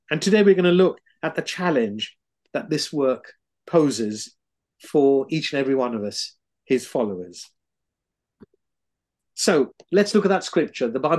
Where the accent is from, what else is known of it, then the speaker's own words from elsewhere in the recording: Sri Lanka; now in United Kingdom; I came from Sri Lanka to the UK, and that's where I found the Lord Jesus.